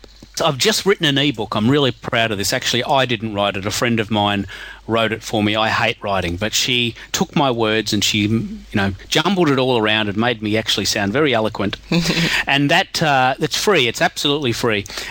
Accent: Australia; Because I'm from Aussie

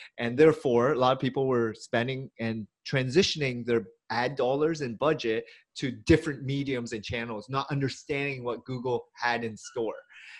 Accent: Hamilton, Ontario, Canada; now in Richmond Hill, Canada; I'm a little bit north in Richmond Hill, but I still consider myself a Torontonian. However, I was born and raised in Hamilton, so an hour away from Toronto.

